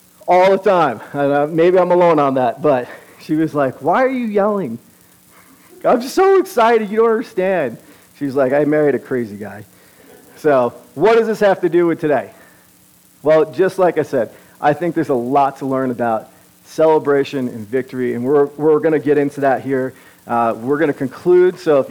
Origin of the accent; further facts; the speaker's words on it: New York, United States; If a lot of you guys don't know, I'm from New York, so get ready.